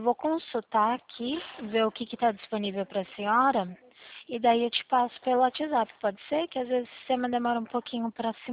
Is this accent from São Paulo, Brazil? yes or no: yes; Limeira, São Paulo, Brazil; Limeira, no interiorzinho de São Paulo.